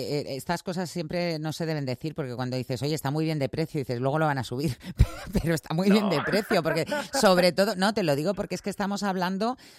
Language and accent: Spanish; Spain; yo soy española